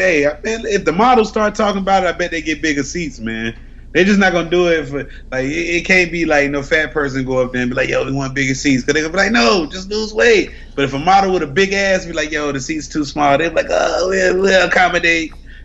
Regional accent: Texarkana, United States; Oh, okay, yeah, man. I'm from Texarkana.

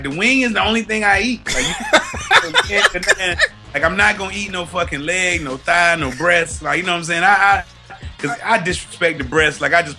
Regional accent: North Carolina, United States; So growing up in North Carolina, that is part of my upbringing.

